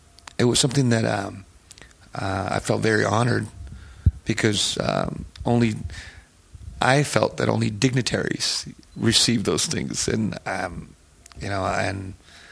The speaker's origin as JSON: {"language": "Spanish", "town": "Viña del Mar", "region": "Valparaíso", "country": "Chile", "said": "I said, no, yo soy de Viña."}